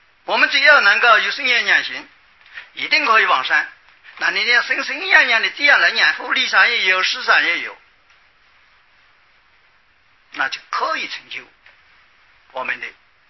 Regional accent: China; 我们中国人呢喜欢简略，我们就一个楞字就代表了

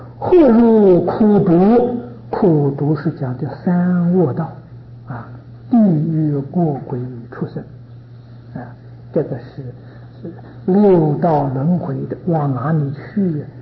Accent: China; 第二个说法呢，这个神明呢是自己的神识，我们中国人讲良心呢、啊

